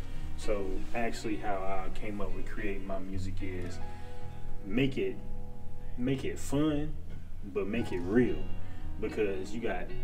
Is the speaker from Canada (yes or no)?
no; Forest City, North Carolina, United States; I'm originally from North Carolina, Forest City, North Carolina. You know, it's the sticks, real country.